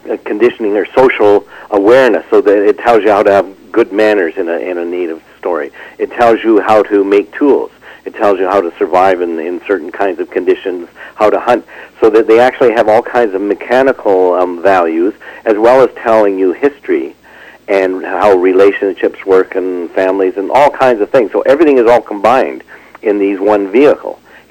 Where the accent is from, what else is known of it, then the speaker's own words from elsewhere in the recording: British Columbia, Canada; Pretty well all through the Fraser Valley.